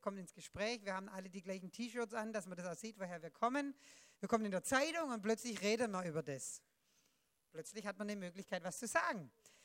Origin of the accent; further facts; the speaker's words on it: Germany; now in United States; ich bin Deutsche, wohne in Amerika, in einem westlichen Land